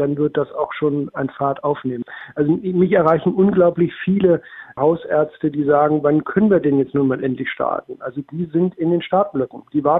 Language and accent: German; Lower Saxony, Germany; ich komme aus dem Landkreis Northeim